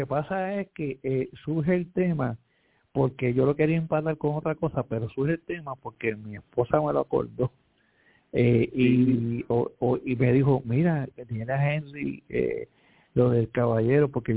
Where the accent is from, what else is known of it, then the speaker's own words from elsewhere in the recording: Dominican Republic; Y al igual que yo, somos de la República Dominicana.